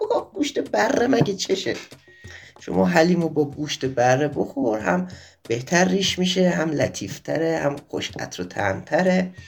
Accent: Qazvin, Iran; من قزوینیم

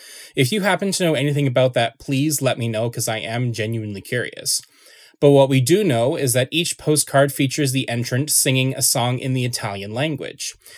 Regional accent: Canada; as a Canadian that has not studied any foreign languages other than French, was no easy task

